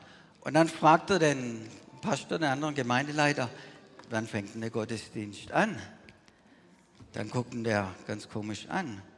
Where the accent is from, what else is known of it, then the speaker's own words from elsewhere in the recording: Germany; wie ich als Deutscher hier aufgewachsen bin.